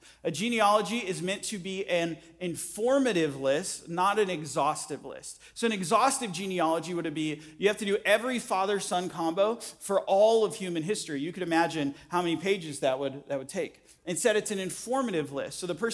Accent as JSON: {"language": "English", "region": "Arizona", "country": "United States", "also_born_or_lived": "Ohio", "moved": "yes", "said": "The first time I ever hung up Christmas lights in Ohio, because we're originally from Arizona, we came to Ohio."}